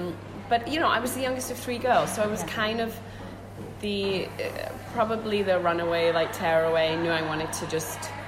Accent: Manchester, North West England, United Kingdom; Grew up in Manchester, one of three girls

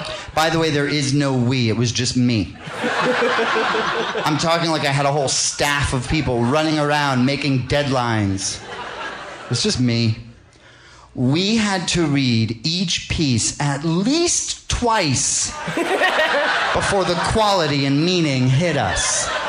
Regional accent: Princeton, New Jersey, United States; I grew up in Princeton, New Jersey.

